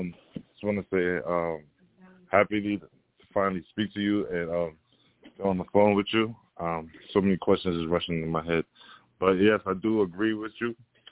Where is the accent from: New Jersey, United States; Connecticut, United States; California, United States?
New Jersey, United States; now in New York, United States; I'm from Jersey, but I live in New York now.